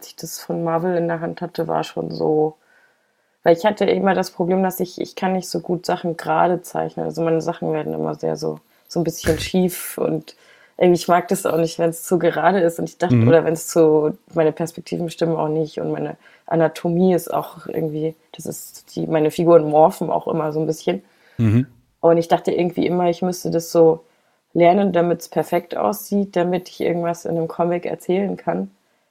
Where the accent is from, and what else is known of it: Munich, Bavaria, Germany; born or raised there; also born or lived in Vienna, Austria